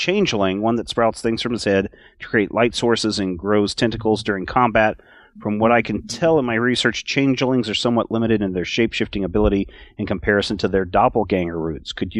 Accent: Illinois, United States; from Illinois.

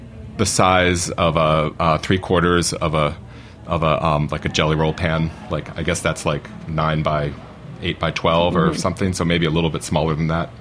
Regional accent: Maryland, United States; I was growing up outside of Washington, D.C. in Maryland.

